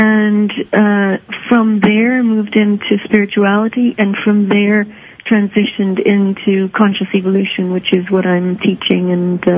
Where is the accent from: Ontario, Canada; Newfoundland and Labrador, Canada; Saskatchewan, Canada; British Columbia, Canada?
Ontario, Canada; moved away as an adult; also born or lived in United States; now in United Kingdom; Yes, I'm from Ontario, just a little bit south of Ottawa, actually. That's where I grew up, and then I worked in Toronto and Ottawa, and then moved to the States for 7 years, and I've now been in the UK for 11 years